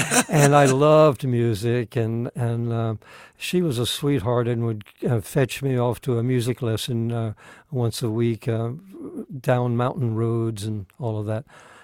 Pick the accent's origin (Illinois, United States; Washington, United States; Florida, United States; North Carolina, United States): North Carolina, United States; also born or lived in Raleigh / Canton / Hickory / Dunn; Well, I grew up in several towns, born in Raleigh, moved to Canton up in the mountains of North Carolina, to Hickory, and then my dad took a job as city manager in Dunn, North Carolina, down in Harnett County.